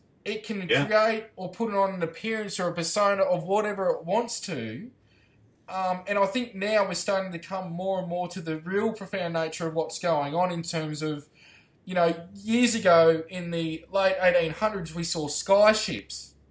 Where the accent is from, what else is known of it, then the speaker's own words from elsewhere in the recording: Albury, New South Wales, Australia; I went to Albury, my hometown, called out my family